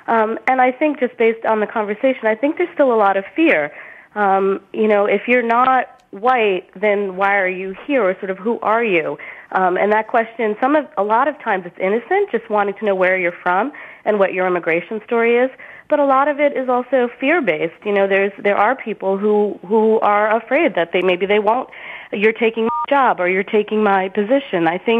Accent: United States; I'm also Indian American, but I'm in my 40s, and when I was growing up, I don't think this was even something that we would see.

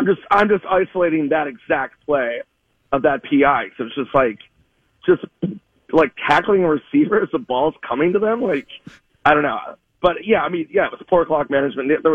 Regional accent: Minnesota, United States; I was like, no, I'm from Minnesota.

